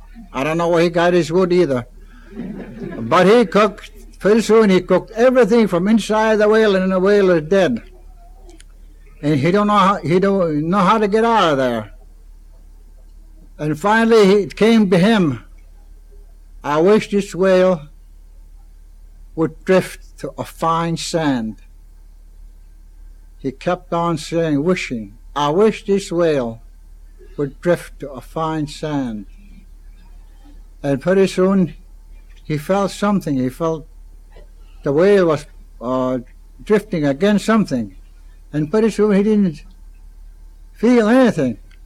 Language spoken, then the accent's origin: English; Klawock, Alaska, United States; I'm from Kluwak, Alaska, west coast of Prince of Wales Island.